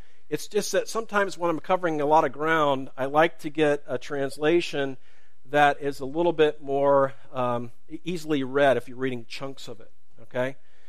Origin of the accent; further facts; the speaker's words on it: Fletcher, Ohio, United States; And I can relate because I'm from Fletcher, Ohio. Has anybody ever been to Fletcher?